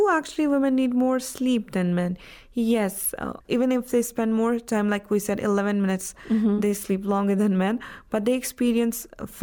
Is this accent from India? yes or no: yes; Jammu and Kashmir, India; now in Iran